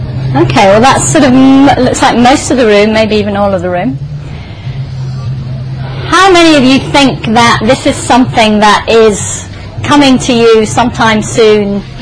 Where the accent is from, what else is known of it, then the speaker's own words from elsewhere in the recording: England, United Kingdom; now in Spain; I'm from England, obviously, but I live in Spain, in quite a remote part of Spain.